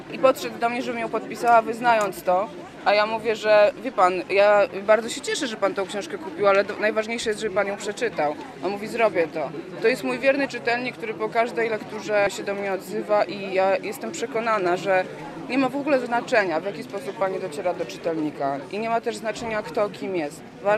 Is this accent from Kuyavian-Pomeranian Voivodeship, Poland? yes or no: no; Hajnówka, Podlaskie Voivodeship, Poland; also born or lived in Białystok; bo po pierwsze się urodziłam w Białymstoku. Wprawdzie nie mieszkałam, bo mieszkałam całe świadome życie w Hajnówce, ale potem pracowałam w Kurierze Podlaskim, więc też trochę tutaj pomieszkiwałam